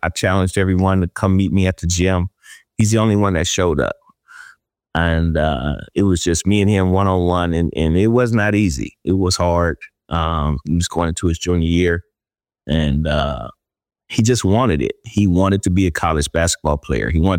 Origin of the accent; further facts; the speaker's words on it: Oakland, California, United States; I'm from Oakland, California.